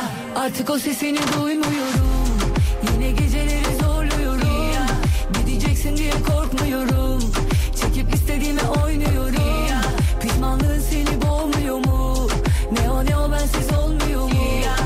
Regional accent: Gaziantep, Turkey; Doğma büyüme Antepliyim. Antep benim memleketim ama Antep'ten bıktım. Çünkü İstanbul'da ev tuttum.

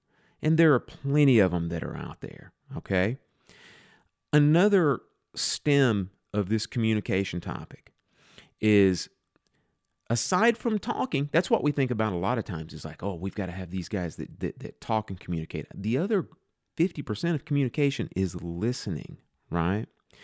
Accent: the South, United States; I'm from the South, so I'm going to say that this has gotten stuck in my craw for years

